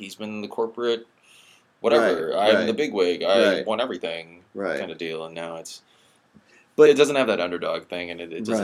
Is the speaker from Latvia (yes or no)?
no; United Kingdom; I'm British and snobby.